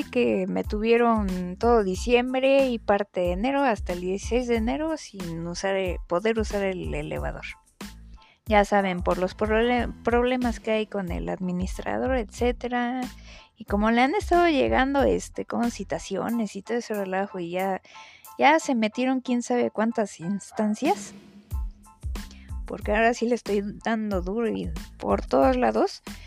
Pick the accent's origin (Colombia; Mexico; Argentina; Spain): Mexico; ahora habla una simple mortal tercermundista, porque soy de México